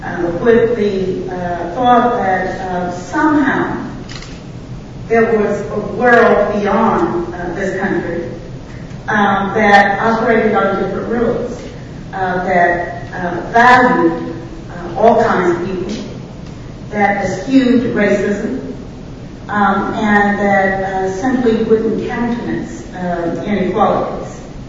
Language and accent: English; Georgia, United States; As Tim said, I grew up in Georgia during the period of Jim Crow white supremacy segregation in the late 1940s. Throughout the 1950s.